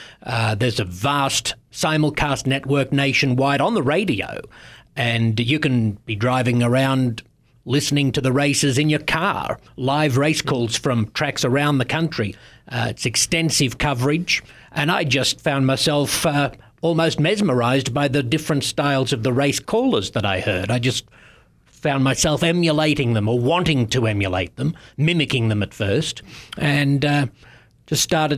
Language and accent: English; Australia; Oh, I'm an Aussie, mate.